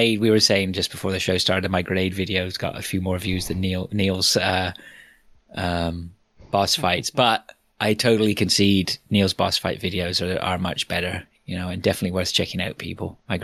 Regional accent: Canada; As a Canadian

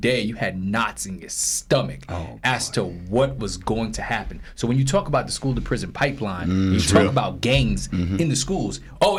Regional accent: Brooklyn, New York, United States; But, you know, growing up in Brooklyn, New York, going to school to me was it was traumatic, right?

